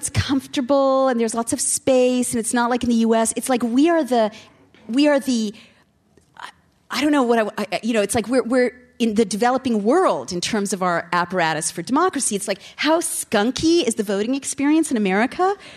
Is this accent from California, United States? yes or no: yes; California, United States; Now, I grew up in California, and I witnessed firsthand, you know, how passionate people can get about the initiative and referenda system